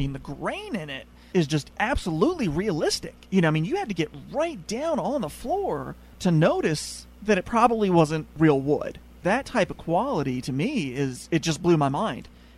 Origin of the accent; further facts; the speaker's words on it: Colorado, United States; At least I grew up in Colorado. We didn't even have crawl spaces. We always had basements.